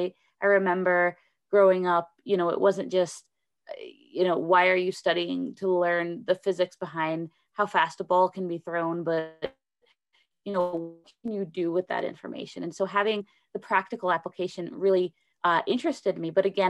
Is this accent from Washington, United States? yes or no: no; Atlanta, Georgia, United States; So I grew up in the South. I grew up in right in the suburbs of Atlanta, Georgia, and I studied mechanical engineering and computer science.